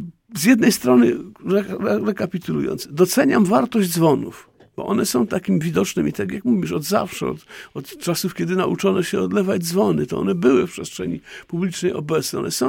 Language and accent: Polish; Silesian Voivodeship, Poland; w miejskiej parafii na Czarnym Śląsku, w której się urodziłem i wychowałem